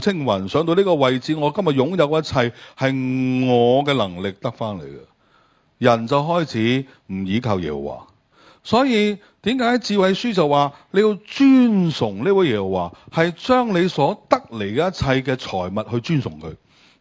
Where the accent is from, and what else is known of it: Hong Kong